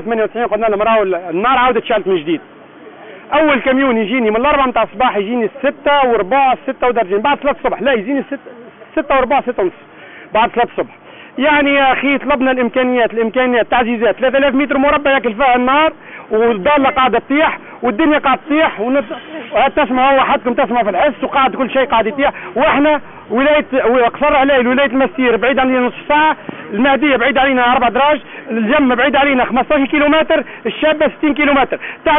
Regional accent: France; now in Tunisia; انا ولد فرنسا جيت لهنا واستثمرت

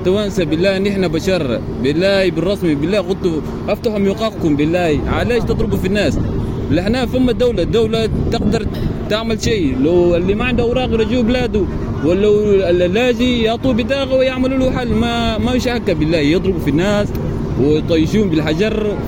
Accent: Chad; now in Tunisia

